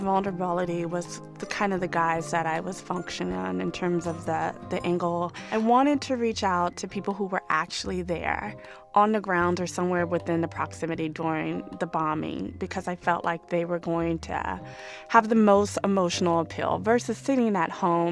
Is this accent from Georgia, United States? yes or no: yes; Atlanta, Georgia, United States; Atlanta, it was like a full circle moment. It was like my moment, my time. The world was coming to my hometown.